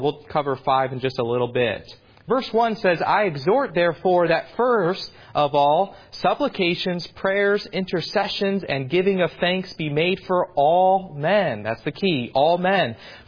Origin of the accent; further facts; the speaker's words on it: United States; And I can proudly tell everyone that I come across that I'm from America